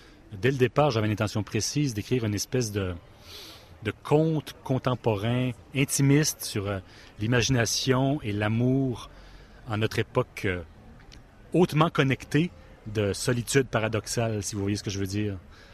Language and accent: French; Quebec, Canada; je viens d'un petit marché. Je suis Québécois, Canadien, mais Québécois, donc de langue française.